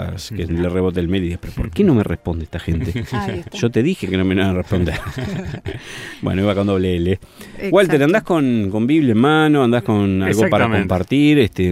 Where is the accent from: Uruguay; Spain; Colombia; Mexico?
Uruguay; Porque nosotros como uruguayos acá a todo le ponemos sh, ¿no?